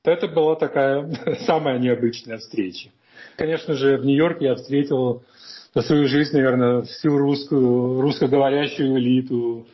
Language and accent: Russian; Moldova; now in United States; Во-первых, если я говорю, что я из Молдавии, раньше люди думали, что это какие-то там острова мальдивские.